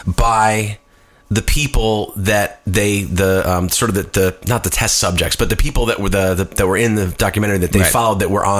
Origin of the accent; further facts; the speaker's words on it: New York, United States; We were raised in New York where like cheeseburgers are, you know, hey, let's get a cheeseburger every day.